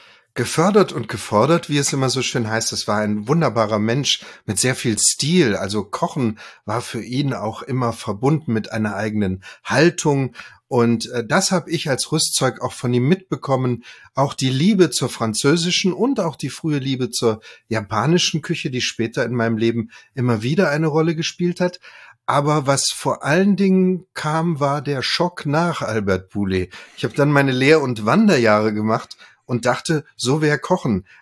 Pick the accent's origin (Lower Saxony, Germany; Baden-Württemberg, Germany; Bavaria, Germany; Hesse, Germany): Baden-Württemberg, Germany; Ravensburg; Albert Bullay hatte eben das Restaurant Waldhorn in meiner Heimatstadt Ravensburg. Und das war das Schöne, das war ungefähr 300 Meter von unserer Wohnung entfernt.